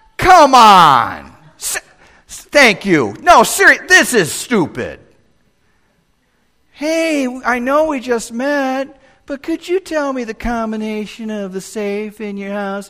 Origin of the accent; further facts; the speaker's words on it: Chicago, Illinois, United States; I'm a kid growing up. Alberto Pena and I are talking. I know I'm from Chicago, so I got all these Puerto Rican Mexican friends that we just had a great time together.